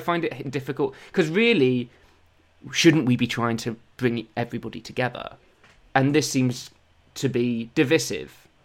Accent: East of England, United Kingdom; now in London, United Kingdom; I'm not a Londoner, I'm an Essex boy, and I happen to live in East London now, but I guess I am a Londoner. I've lived here for like nearly 10 years.

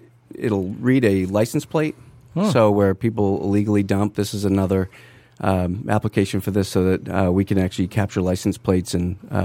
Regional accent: Maine, United States; I'm from Maine.

